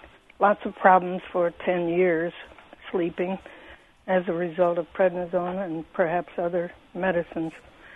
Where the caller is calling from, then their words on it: Champaign, Illinois, United States; All right, I'm from Champaign.